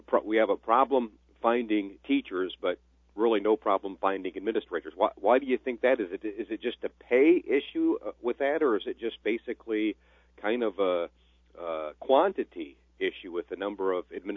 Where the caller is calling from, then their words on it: Aledo, Illinois, United States; I'm calling from Aledo, which is a consolidated district now between Aledo and Westmoor, which is the Mercer County School District.